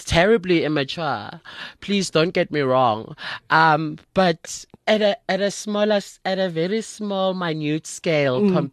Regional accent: Soweto, Gauteng, South Africa; I'm a Sowetan.

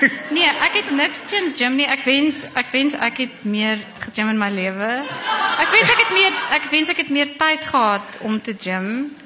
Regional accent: Bloemfontein, Free State, South Africa; also born or lived in Stellenbosch; het ek groot geword in Bloemfontein. Hoewel, nog voor Bloemfontein was daar nog ander goed ook. Ek het, eindelijk is ek gebore, die eerste paar jaar van my lewe het ek in Zimbabwe woonstelle in La Colline in Stellenbosch geblei.

